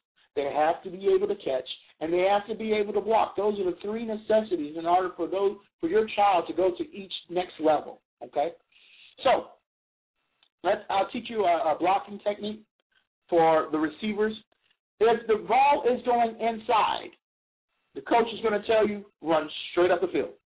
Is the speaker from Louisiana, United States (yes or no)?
yes; Louisiana, United States; now in Oregon, United States; I mean, listen, I grew up in Louisiana, so we did a, I mean, those receivers did a lot of blocking because we ran a lot of option.